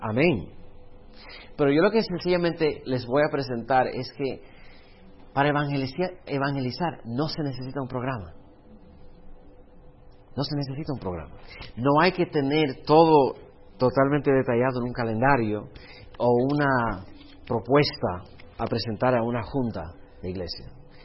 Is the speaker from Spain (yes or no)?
no; the South, United States; born there; de lo más sur de los Estados Unidos, donde yo nací, a lo más norte de los Estados Unidos, casi llegando a Rusia